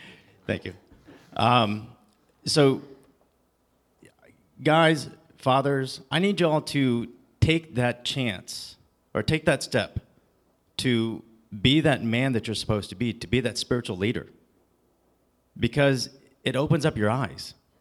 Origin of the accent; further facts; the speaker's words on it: the South, United States; My father's from the Deep South. I'm from the South myself.